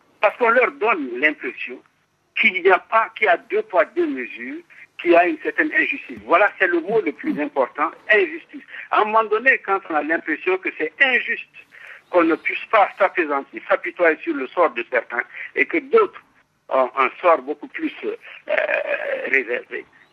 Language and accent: French; Mali; Et en tant que Malien, je sais de quoi je parle